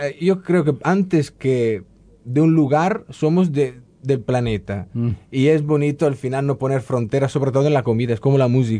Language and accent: Spanish; Po Valley, Italy; Spanish is a second language; Yo vengo de una zona de Italia, la llanura padana, donde, vamos, el mar está muy lejos.